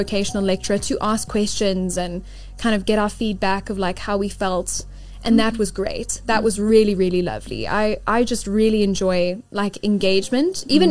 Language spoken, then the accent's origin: English; South Africa; also born or lived in Norway; I'm a dual citizen. I'm a South African Norwegian.